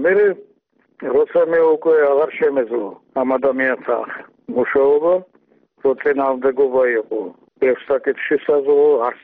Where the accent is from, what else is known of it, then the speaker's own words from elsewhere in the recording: Tbilisi, Georgia; born there; მაგრამ მე ხომ თბილისში დავიბადე